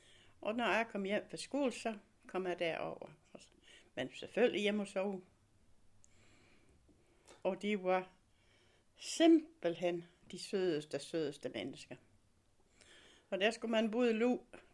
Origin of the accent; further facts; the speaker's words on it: Kvong, Region of Southern Denmark, Denmark; Jeg blev født i Kvong.